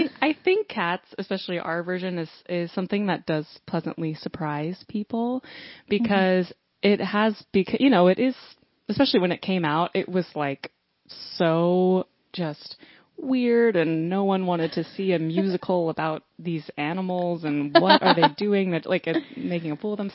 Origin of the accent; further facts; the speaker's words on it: Dallas, Texas, United States; Well, as you know, I grew up in Dallas.